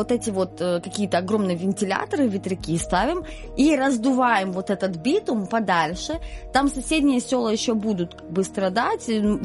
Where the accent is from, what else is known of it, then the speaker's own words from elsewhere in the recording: Zaporizhzhia, Zaporizhzhia Oblast, Ukraine; Я человек из Запорожья.